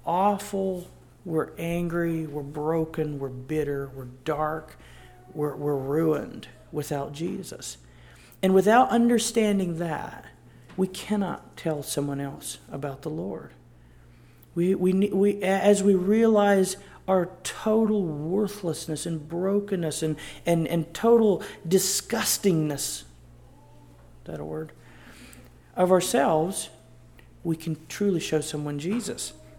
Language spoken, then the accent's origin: English; United States; my brother and I, we come from America, and we go to Bangladesh, which is completely foreign, which is so strange.